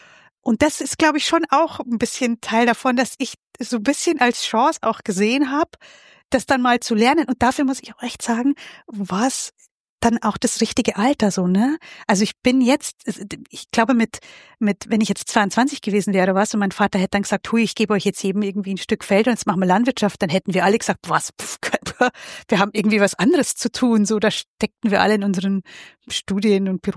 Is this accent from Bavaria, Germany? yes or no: yes; Bavaria, Germany; Ich komme aus der Holledau.